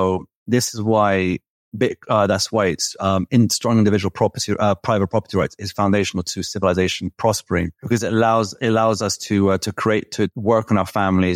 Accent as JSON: {"language": "English", "town": "Belgrade", "country": "Serbia", "said": "where I'm living right now in Belgrade, my home country"}